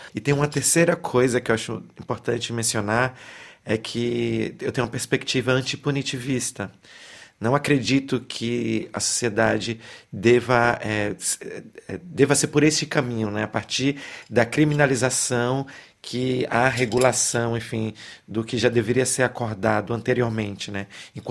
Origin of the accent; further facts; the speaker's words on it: Brazil; Nós que nascemos, enfim, crescemos no Brasil